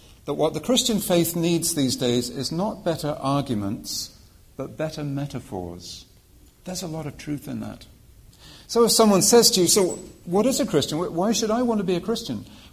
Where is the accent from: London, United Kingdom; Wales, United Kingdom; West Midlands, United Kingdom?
Wales, United Kingdom; As a Welsh person, I'm actually waiting for this very fine principle to be applied to the Welsh.